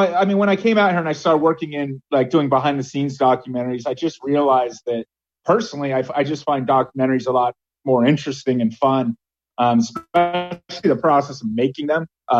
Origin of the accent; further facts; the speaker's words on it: Satellite Beach, Florida, United States; now in Los Angeles, United States; Well, I grew up in Florida, Central Florida, and I've been in LA for about 15 years now.